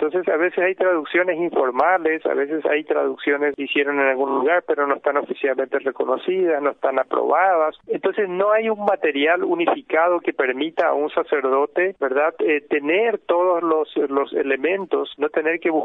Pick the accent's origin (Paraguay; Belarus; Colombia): Paraguay; born there; Porque yo soy bilingüe, he nacido en el interior del Paraguay y mi familia también es bilingüe